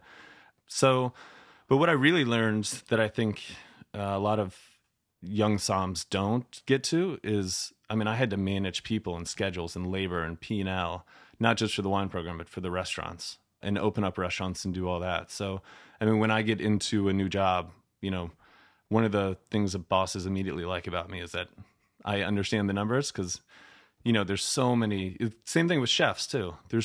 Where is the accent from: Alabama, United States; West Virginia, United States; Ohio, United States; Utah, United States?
Ohio, United States; Canton; moved away as an adult; You know, it's a middle-sized town in Ohio, and not a ton going on in the wine scene there. But, you know, to be honest with you, just left when I was 18.